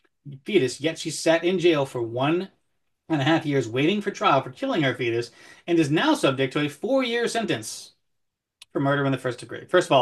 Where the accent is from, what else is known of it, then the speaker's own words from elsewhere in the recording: the South, United States; I was born and raised in the South.